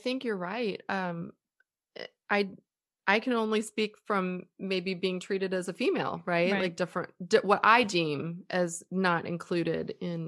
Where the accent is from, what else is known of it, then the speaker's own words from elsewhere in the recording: United States; they did not want to serve us because we're American.